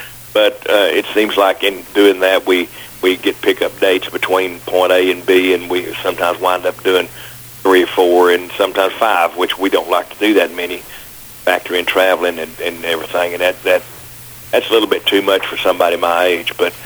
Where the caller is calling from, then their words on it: Houston, Texas, United States; Actually, I'm still in my my home in Houston, Texas.